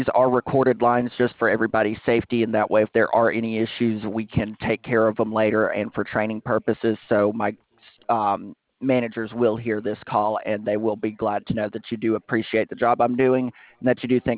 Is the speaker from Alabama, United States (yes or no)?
yes; Alabama, United States; I am, in fact, from Alabama. I moved to the East Coast for school, actually.